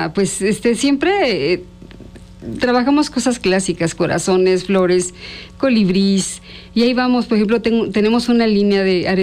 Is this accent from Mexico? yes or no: yes; Zacatlán de las Manzanas, Puebla, Mexico; Yo soy de Zacatlán de las Manzanas, voy a llevar esta semana, la siguiente, manzanas en latonas y padrísimas.